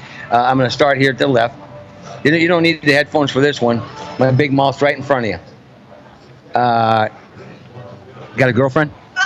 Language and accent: English; Midwest, United States; I'm from the Midwest myself, but my daughter lives in Chicago.